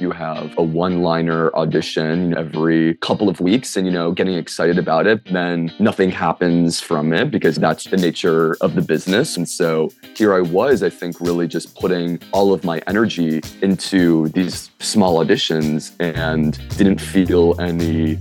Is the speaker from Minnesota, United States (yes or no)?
yes; Minneapolis, Minnesota, United States; now in Brooklyn, United States; I'm from Minneapolis, Minnesota. I live in Brooklyn